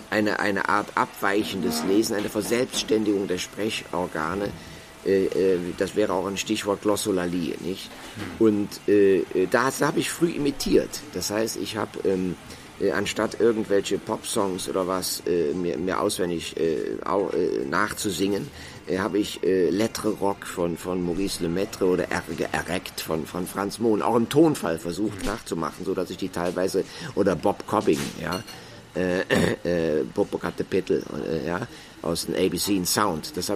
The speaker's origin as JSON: {"language": "German", "region": "Rhineland", "country": "Germany", "said": "ich komme aus dem Rheinland und da wird die Kirche mit der Kirche verwechselt etc. Das habe ich mir auch bis heute kaum abgewöhnt."}